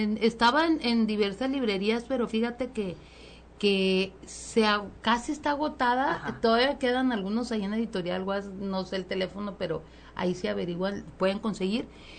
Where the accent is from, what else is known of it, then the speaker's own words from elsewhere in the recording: Sinaloa, Mexico; Soy una mujer sinaloense, orgullosa de su tierra, que escribe temas sobre las infancias